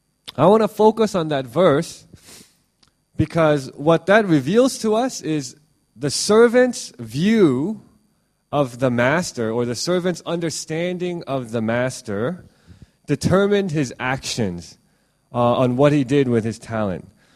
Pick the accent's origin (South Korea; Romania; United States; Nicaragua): South Korea; So when I was growing up in Korea, my grandmother used to say this: if you're Korean